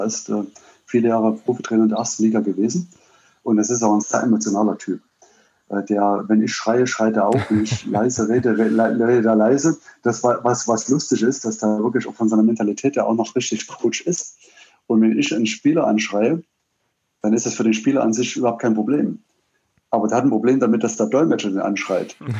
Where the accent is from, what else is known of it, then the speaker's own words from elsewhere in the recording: East Germany, Germany; Ich bin ja im Osten groß geworden